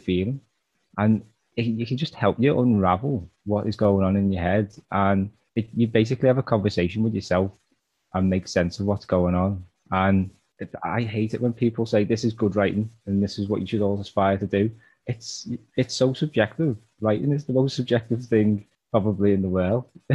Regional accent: Liverpool, North West England, United Kingdom; I'm from Liverpool.

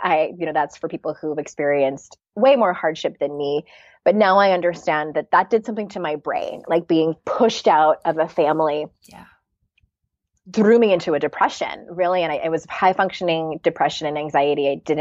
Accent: United Kingdom; which I'm sure a lot of people can relate to, especially being British.

